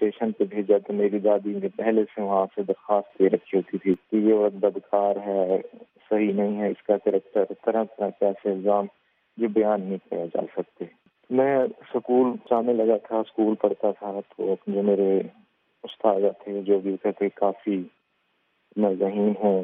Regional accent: Khyber Pakhtunkhwa, Pakistan; اور میں خیبر پختونخوا کا رہنے والا ہوں.

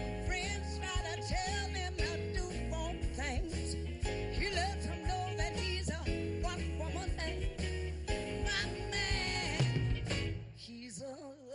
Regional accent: Detroit, Michigan, United States; You have to remember, we're from Detroit, and all of my neighbors and schoolmates actually were on American Bandstand.

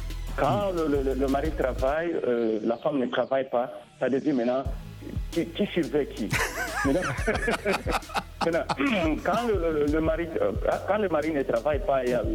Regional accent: Katanga, DR Congo; now in United States; Moi, je suis né au Congo, Congo démocratique, au Kinshasa, plus précisément au Katanga. Et j'ai grandi aussi au Katanga. Et puis je suis ici aux États-Unis, ça fait longtemps que je suis ici.

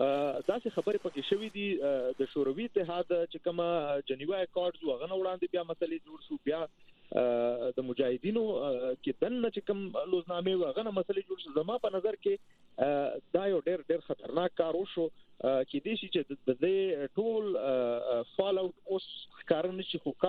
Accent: Peshawar, Khyber Pakhtunkhwa, Pakistan; زه د پېښور خار یم

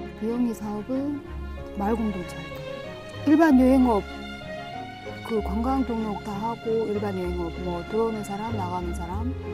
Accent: North Korea; now in South Korea

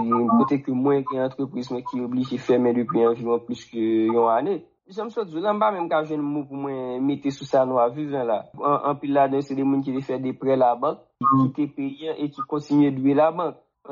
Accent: Haiti; une défaite temporaire parce que en tant que haïtien

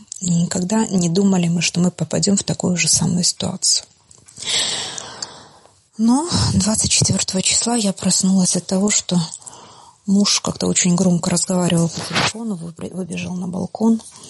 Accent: Kherson, Kherson Oblast, Ukraine; Я родилась в Херсоне. Это самый, наверное, южный город Украины 47 лет назад. Так исторически, наверное, сложилось, что мы достаточно такой русскоязычный регион.

